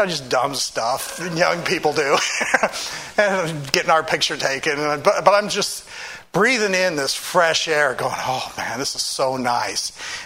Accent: United States; a Russian military camp, and I'm American.

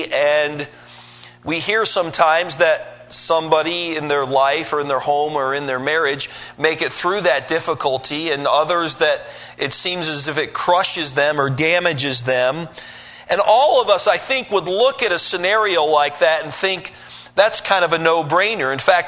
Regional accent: Detroit, Michigan, United States; I'm from Detroit originally. I'm not from the South.

